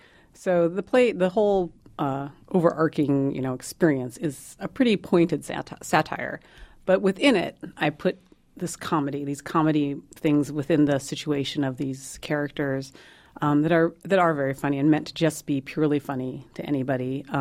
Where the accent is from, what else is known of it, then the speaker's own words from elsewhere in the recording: South Dakota, United States; South Dakota.